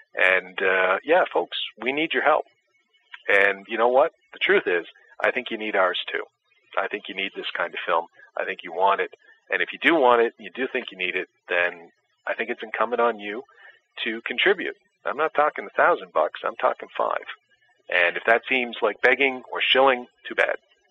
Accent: Canada; as a Canadian

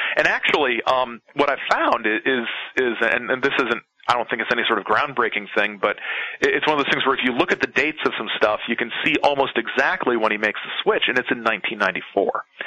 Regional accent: Indiana, United States; accent: Indiana twang; And gotta put my Indiana twang in there.

